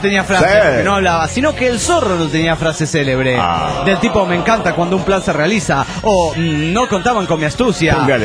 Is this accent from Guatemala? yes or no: yes; Guatemala; de Guatemala.